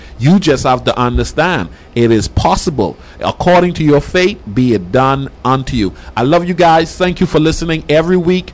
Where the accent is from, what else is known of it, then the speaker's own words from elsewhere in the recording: Nassau, New Providence, Bahamas; now in United States; I'm originally from Nassau, Bahamas. I'm an island boy.